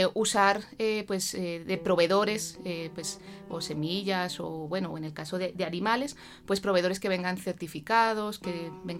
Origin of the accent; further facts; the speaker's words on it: Madrid, Community of Madrid, Spain; now in Colombia; yo soy española, yo soy de Madrid. Yo me formé tanto mi pregrado como mi posgrado en la Universidad Complutense de Madrid.